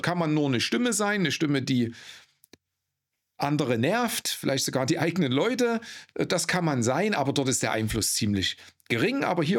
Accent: Altenburg, Thuringia, Germany; born there; Ich bin in Altenburg geboren

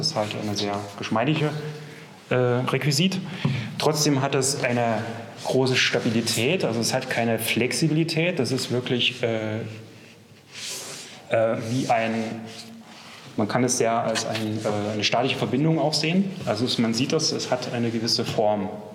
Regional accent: Leipzig, Saxony, Germany; Ich bin ursprünglich aus Leipzig, Sachsen. Da bin ich auch geboren.

